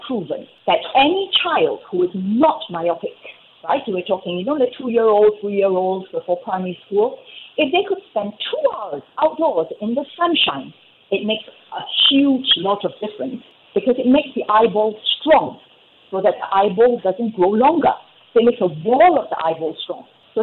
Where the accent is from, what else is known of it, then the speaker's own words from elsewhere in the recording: Singapore; I'm Singaporean